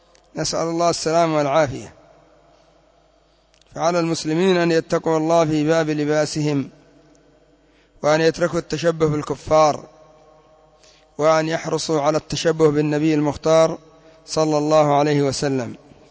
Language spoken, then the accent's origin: Arabic; Yemen; نحن عندنا في اليمن ما زال الأمر إلى خير في كثير من المدن